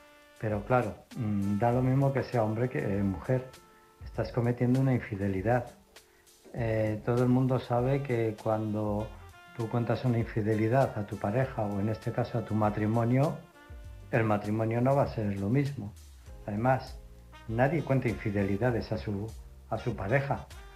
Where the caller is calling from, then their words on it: Illescas, Castilla-La Mancha, Spain; de Illescas.